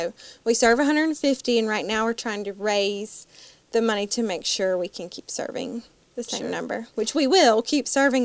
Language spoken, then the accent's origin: English; Abbeville, United States; accent: Abbeville; I wanted to be a reporter, which I was told would never happen with my Abbeville accent.